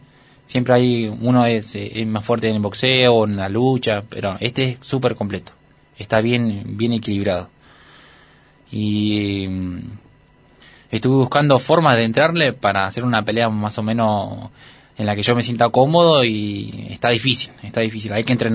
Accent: Guadalajara, Jalisco, Mexico; la gente ahí de Guadalajara también, un saludo grande, que es mi pueblo.

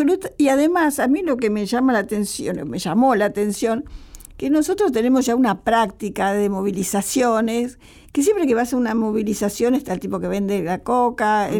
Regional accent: Argentina; yo soy argentina

